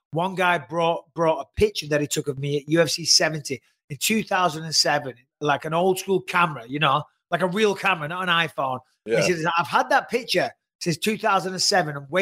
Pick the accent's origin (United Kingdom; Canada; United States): United Kingdom; North West England; because I'm not from Manchester, but I'm from just outside of Manchester.